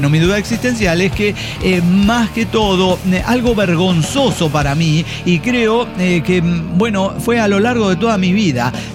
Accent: Bolivia; porque yo como madre boliviana que soy me canso.

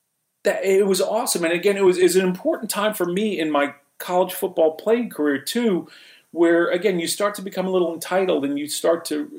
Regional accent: New York, United States; I grew up in New York. I had never been further south than Philadelphia. I had never been further west than Syracuse, New York.

